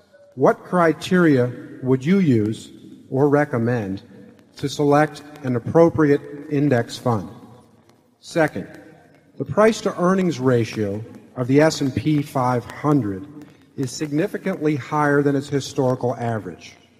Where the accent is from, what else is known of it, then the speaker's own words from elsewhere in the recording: Cincinnati, Ohio, United States; I'm from Cincinnati, Ohio.